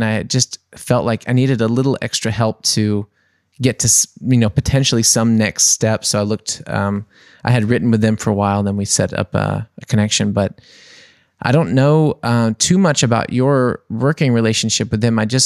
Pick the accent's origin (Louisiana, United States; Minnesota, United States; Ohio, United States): Louisiana, United States; New Orleans; Like, so I'm from New Orleans and I had, had three projects there.